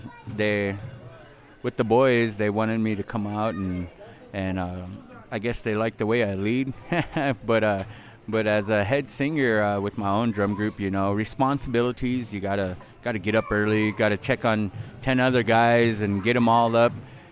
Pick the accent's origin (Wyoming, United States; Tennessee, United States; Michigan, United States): Wyoming, United States; now in Nevada, United States; I'm a Northern Arapaho. I'm from Wyoming. I currently live in Nevada with my wife right now.